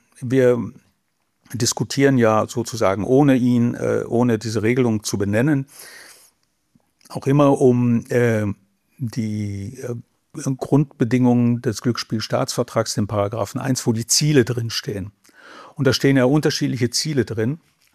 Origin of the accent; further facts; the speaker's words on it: North Rhine-Westphalia, Germany; naheliegend zu meinem Heimatort, der an der Lippe steht und angelt am Sonntagmorgen.